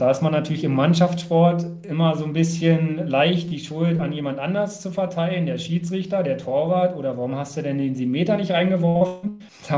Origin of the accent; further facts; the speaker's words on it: Potsdam, Brandenburg, Germany; Ich komme aus Potsdam.